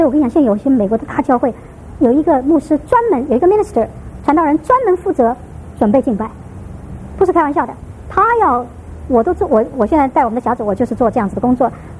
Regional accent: China; 我们中国人一辈子也想不出来这个字。

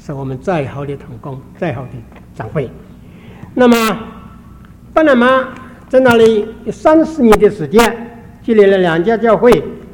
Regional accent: Wenzhou, Zhejiang, China; also born or lived in Hong Kong / Panama; 我们温州人一句话说，天不怕地不怕，只怕温州人说国语话

